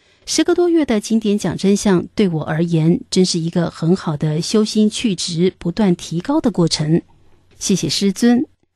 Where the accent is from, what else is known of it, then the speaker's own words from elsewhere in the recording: Jiangsu, China; now in Sydney, Australia; 我说，我也是江苏来的，苏北人。